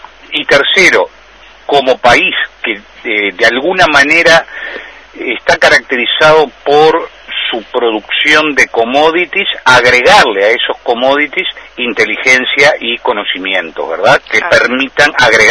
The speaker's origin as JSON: {"language": "Spanish", "country": "Uruguay", "said": "somos todos los uruguayos"}